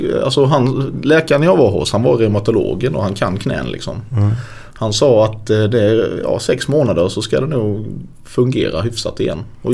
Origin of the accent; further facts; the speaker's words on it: Sölvesborg, Blekinge, Sweden; Det är väldigt få akademiker där jag kommer ifrån.